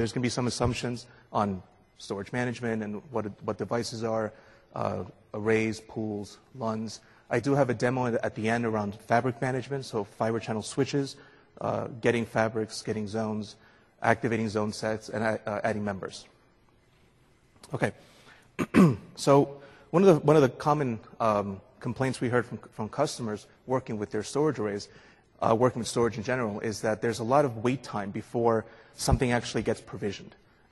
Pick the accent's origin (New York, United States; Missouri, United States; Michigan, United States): New York, United States; I tend to talk fast as a New Yorker